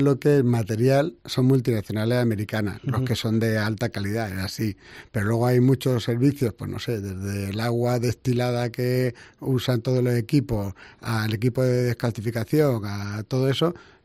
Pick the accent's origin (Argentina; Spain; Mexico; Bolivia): Spain; Martos, Andalusia; pero yo que soy de Marto, no entiendo cómo puede faltar terreno empresarial en Marto.